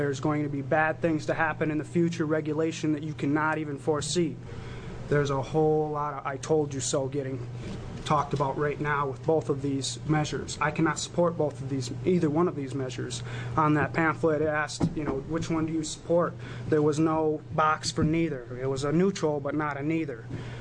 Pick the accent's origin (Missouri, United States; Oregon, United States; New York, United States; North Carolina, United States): Oregon, United States; Portland; I'm from Multnomah County in Portland.